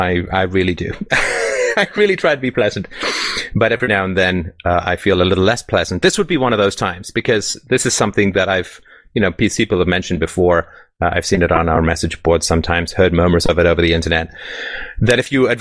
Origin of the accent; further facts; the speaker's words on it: Canada; I'm from Canada, so Ski Hills are my middle name.